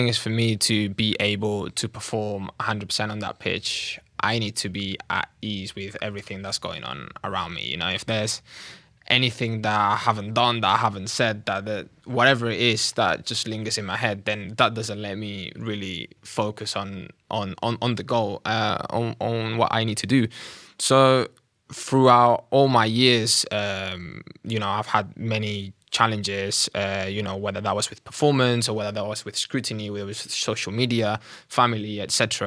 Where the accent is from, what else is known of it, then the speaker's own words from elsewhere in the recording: Catalonia, Spain; obviously I was born and raised in Catalonia, but my family are from the other side of Spain.